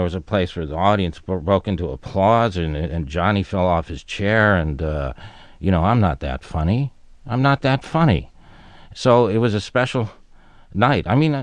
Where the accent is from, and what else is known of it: Tucson, Arizona, United States; born or raised there; now in Los Angeles, United States